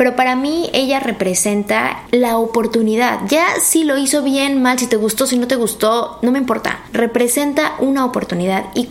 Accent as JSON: {"language": "Spanish", "region": "Mexico City", "country": "Mexico", "tie": "born or raised there", "said": "al menos yo nací y crecí en México, en la Ciudad de México."}